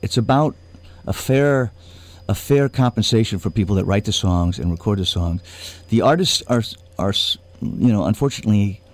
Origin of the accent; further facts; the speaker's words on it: Vallejo, California, United States; also born or lived in Nevada; We lived in Nevada for about 20 years, and of course, I was raised in Vallejo, so, you know, Bay Area roots are strong for me